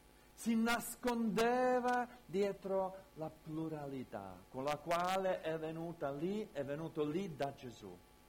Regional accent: Calabria, Italy; noi viviamo in una mentalità, siamo cresciuti qui in Calabria in una mentalità dove il peccato diventa peccato quando la gente lo sa.

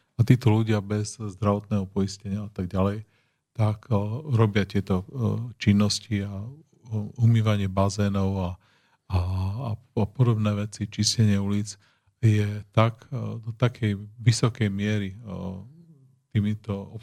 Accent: eastern Slovakia, Slovakia; jak ja som z východného Slovenska a u nás tiež veľa ľudí v 90. rokoch bolo v Spojených štátoch

